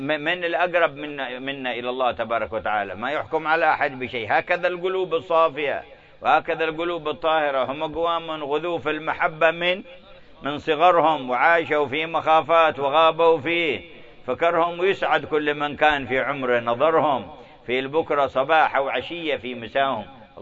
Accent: Hadramaut, Yemen; حتى اشتهر عندنا في حضرموت بأنه شيخ المهيع

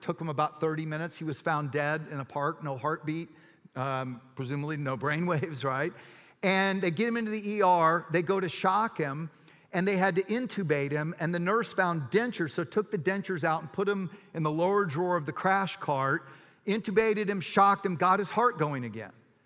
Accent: Austin, Texas, United States; I'm from Austin, so I always have to clarify that.

